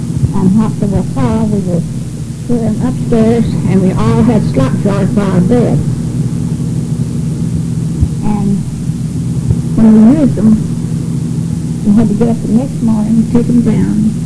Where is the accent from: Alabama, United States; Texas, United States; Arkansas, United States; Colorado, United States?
Texas, United States; Pasadena; born there; I was born in Pasadena in 1905.